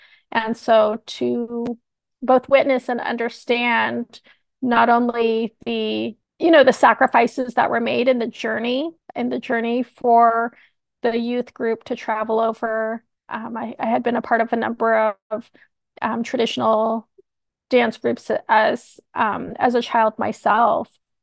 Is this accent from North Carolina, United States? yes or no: no; California, United States; just as we fight against erasure as California Indian peoples, welcoming and joining with our Palestinian relatives